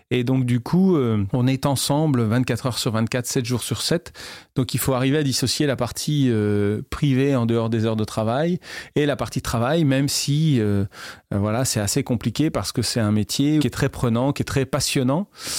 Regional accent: Centre-Val de Loire, France; moi je suis originaire de la région centre, la Touraine, le Berry, toutes ces régions centrales.

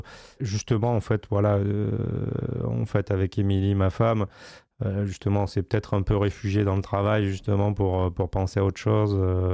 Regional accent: Bergerac, Nouvelle-Aquitaine, France; je suis natif de Bergerac. Et, bon, j'ai un peu bougé dans mon enfance, mais on est revenu en 99 sur Bergerac.

